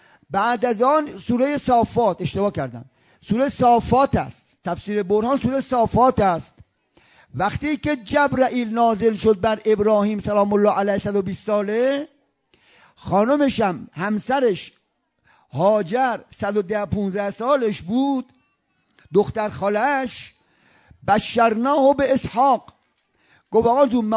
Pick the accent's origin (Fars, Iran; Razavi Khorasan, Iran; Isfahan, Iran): Isfahan, Iran; Khomeini Shahr; مثلا مثال میزنم به شهر خودمون خمینی شهر